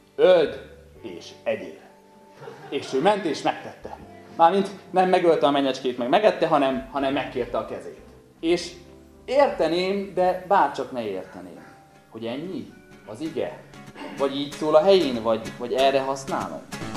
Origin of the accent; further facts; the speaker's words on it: Borsod-Abaúj-Zemplén, Hungary; én Abaújból jöttem, ott nagyon sok lelkésznek van a mosdóba egy biblia.